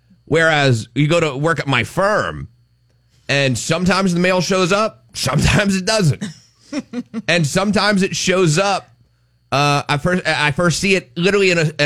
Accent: Delaware, United States; I'm from Delaware, y'all, bless your hearts

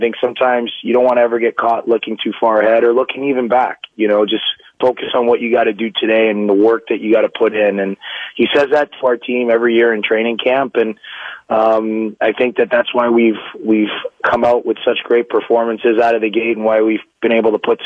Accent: Toronto, Ontario, Canada; I'm from Toronto

